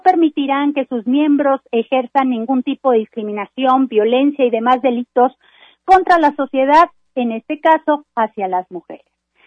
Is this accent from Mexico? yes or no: yes; Mexico; nuestras raíces y nuestro patrimonio como mexicanos y mexicanas